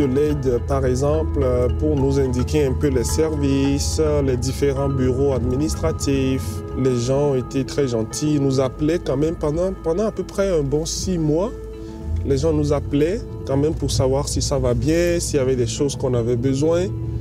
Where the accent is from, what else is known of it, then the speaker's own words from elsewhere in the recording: Benin; now in Edmundston, Canada; je suis originaire du Bénin en Afrique de l'Ouest.